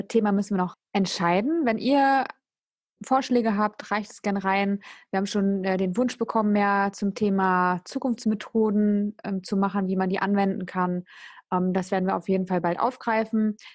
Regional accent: Emden, Lower Saxony, Germany; Ja, also ich komme ja aus Emden.

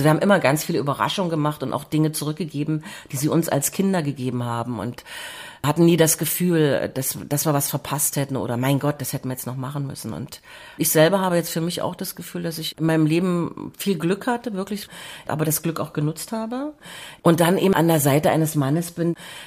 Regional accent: Wittenberg, Saxony-Anhalt, Germany; wenn ich in meiner Heimatstadt Lutherstadt-Wittenberg bin

